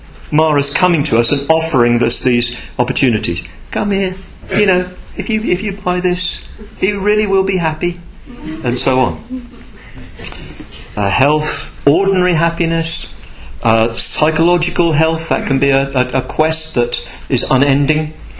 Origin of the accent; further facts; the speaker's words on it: United Kingdom; I felt rather proud of being British.